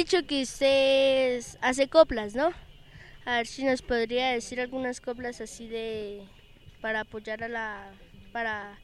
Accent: Gachantivá, Boyacá, Colombia; vengo de Gachantibá, Boyacá, la vereda Tres Llanos.

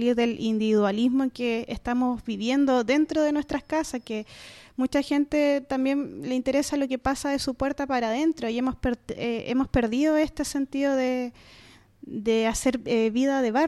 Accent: Valparaíso, Chile; yo me vine desde Playa Ancha, porque en Playa Ancha ahí vivían mis padres. Llega un momento de la vida que uno tiene que tomar su rumbo, y en ese momento yo me vine a este sector, que es un sector bien amigable para vivir.

